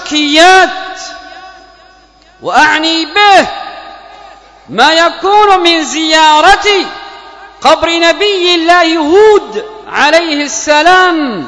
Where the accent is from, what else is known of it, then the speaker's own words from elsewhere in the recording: Yemen; اللهم ادفع عن بلادنا اليمن الفتن وسائر البلايا والمحن.